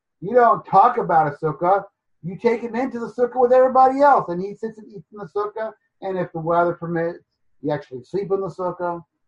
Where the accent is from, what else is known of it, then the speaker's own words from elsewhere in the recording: Seattle, Washington, United States; there was two candy men in my shul growing up in Seattle, Washington.